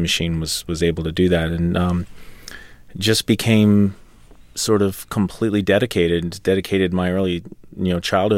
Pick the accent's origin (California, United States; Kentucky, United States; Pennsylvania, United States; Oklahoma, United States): Pennsylvania, United States; Philadelphia; And fortunately, I grew up in Philadelphia area, and I was able to watch the great Phillies teams of the 70s.